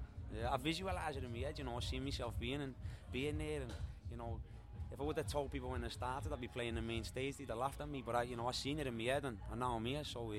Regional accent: Liverpool, North West England, United Kingdom; I grew up in Liverpool

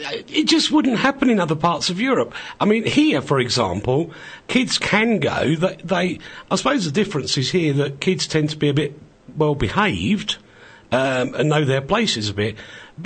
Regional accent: England, United Kingdom; now in Poprad, Slovakia; I'm English.

